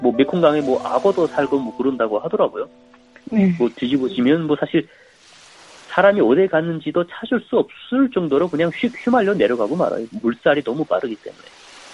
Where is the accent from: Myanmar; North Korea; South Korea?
North Korea; now in United States; 뭐 북한에서도 저는 뭐 굉장히 열심히 산 사람인데 정말 힘들었